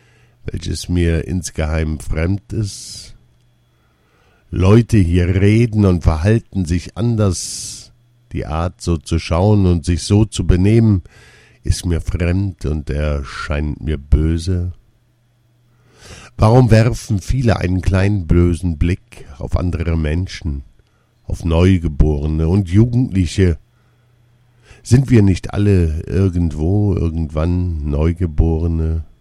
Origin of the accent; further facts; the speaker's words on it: Iraq; Ich selbst bin aus dem Irak, spüre noch immer einige Dinge, die ich erwähnt habe.